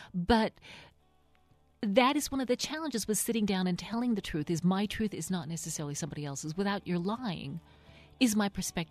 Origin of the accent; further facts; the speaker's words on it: West Virginia, United States; accent: West Virginia; when I'm talking about living back in West Virginia, I slip back into my West Virginia accent.